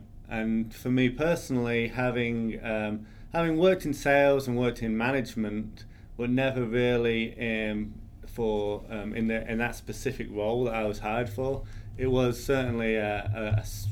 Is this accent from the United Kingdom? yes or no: yes; England, United Kingdom; now in Charlotte, United States; as you can probably tell, I'm not from Charlotte, North Carolina. I'm actually from Alabama. No, I'm from England.